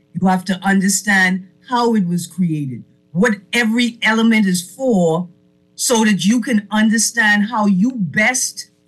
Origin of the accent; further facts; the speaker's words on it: Acklins, Bahamas; See, I'm from Acklands and you from Acklands, right?